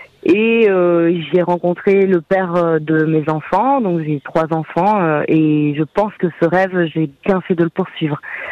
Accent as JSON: {"language": "French", "region": "Hauts-de-France", "country": "France", "said": "moi j'étais de l'Oise"}